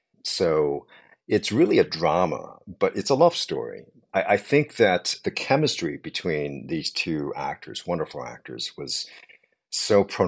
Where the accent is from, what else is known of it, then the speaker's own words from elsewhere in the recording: Hong Kong; I'm from Hong Kong.